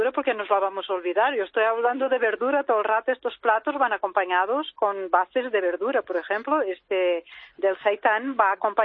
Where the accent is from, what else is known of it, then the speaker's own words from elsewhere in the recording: Portugal; Spanish is a second language; Te iba a decir muy, muy obrigado porque sí, yo soy portuguesa.